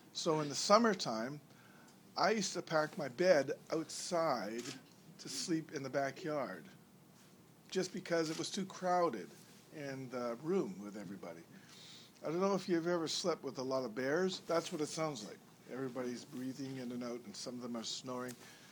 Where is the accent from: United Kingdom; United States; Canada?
Canada; Chilliwack, British Columbia; When I was growing up in Chilliwack, we had a farm with one cow.